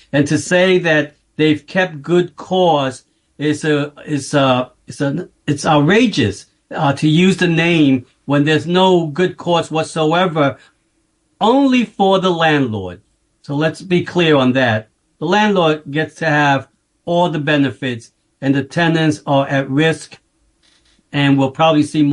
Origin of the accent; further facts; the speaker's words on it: New York City, New York, United States; I've raised my family here, and I want to stay here. I was born and raised in East Harlem, and I think I should stay here for until the end, basically.